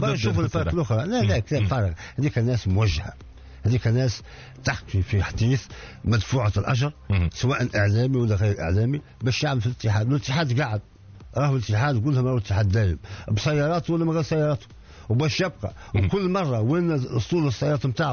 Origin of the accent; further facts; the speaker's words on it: Tunisia; وأنا ولد الريف وعشت وعايش في الريف وإلى حد الآن دارنا والروح الريف